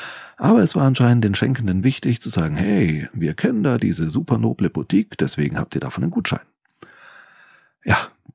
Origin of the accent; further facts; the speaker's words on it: Nuremberg, Bavaria, Germany; meine Heimatstadt Nürnberg